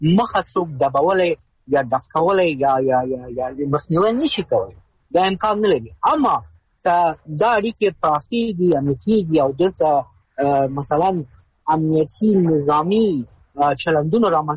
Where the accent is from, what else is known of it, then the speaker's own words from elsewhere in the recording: Afghanistan; اما خو د یو افغان په حیث زه خو خپل دولت منطقي کولی نه شم